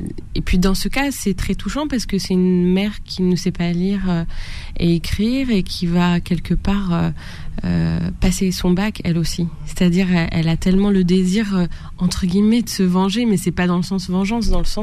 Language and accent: French; Algeria; Mais c'est vrai qu'en tant qu'Algérienne